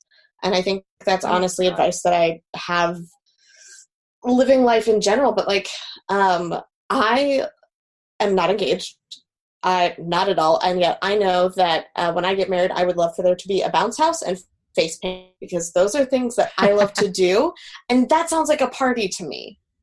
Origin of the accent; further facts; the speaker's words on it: West Coast, United States; I grew up on the West Coast, and sunset over the ocean is still one of my favorite things.